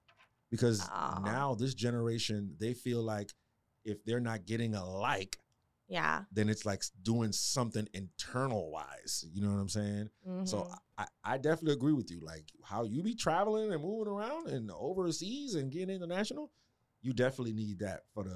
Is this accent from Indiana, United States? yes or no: no; New York, United States; I grew up with that. I grew up in New York.